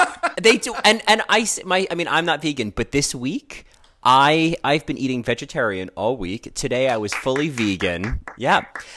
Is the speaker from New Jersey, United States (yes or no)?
yes; Rahway, New Jersey, United States; I grew up in Rahway. I know where East Brunswick is, right down Route 27.